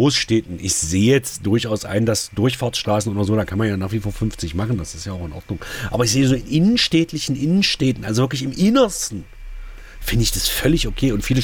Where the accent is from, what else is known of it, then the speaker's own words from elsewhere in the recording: Magdeburg, Saxony-Anhalt, Germany; Also bei uns in Magdeburg haben die tatsächlich, für die das nicht wissen, Magdeburg wird gerade abgerissen